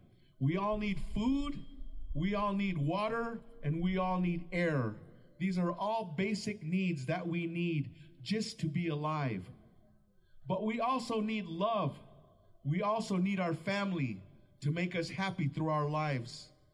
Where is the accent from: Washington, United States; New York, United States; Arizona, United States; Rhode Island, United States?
Arizona, United States; Again, we come from Arizona. It's really dry, so for us it's really beautiful to see these clouds, see this rain falling down